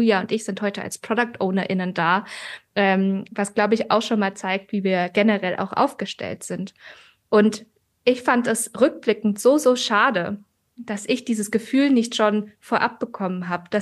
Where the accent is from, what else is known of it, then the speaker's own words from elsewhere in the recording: Freiburg, Baden-Württemberg, Germany; born there; ich bin gebürtige Freiburgerin, ich hatte schon mein Leben lang irgendwie Bezug zur Badenova.